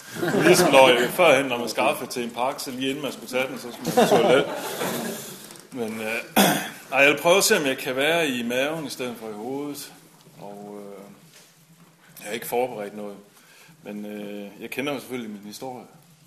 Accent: Esbjerg, Region of Southern Denmark, Denmark; så er jeg 41, jeg er lige fyldt 41 i går, og født og opvokset i Esbjerg.

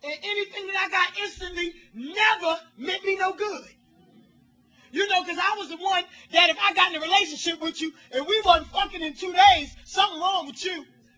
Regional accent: Philadelphia, Pennsylvania, United States; and I'm from Philadelphia, and I had some women there that were some riders

